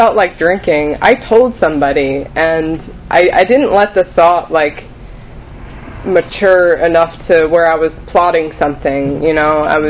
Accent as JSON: {"language": "English", "region": "New Jersey", "country": "United States", "moved": "as an adult", "lives_now": "Florida, United States", "said": "This is a little over 5 years ago, so I'm from New Jersey, by the way."}